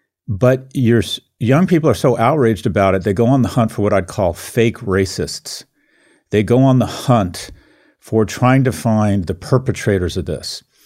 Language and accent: English; Los Angeles, California, United States; I grew up in West Los Angeles, my mother is Jewish